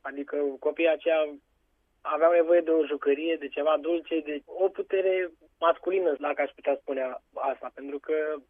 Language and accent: Romanian; Romania; Până la urma urmei, sunt român și e datoria mea de a rămâne în țară și de a-mi ajuta semeni.